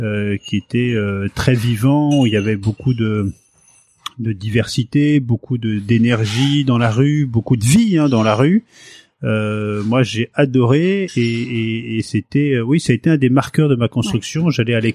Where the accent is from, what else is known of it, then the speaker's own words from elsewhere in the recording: Paris, Île-de-France, France; also born or lived in Seine-Maritime, France; Moi, je suis né à Paris. Je suis un pur parisien. J'ai grandi dans un coin qui était la porte de Clichy à Paris, donc dans le 17e, entre la porte de Clichy et la porte Pouchet.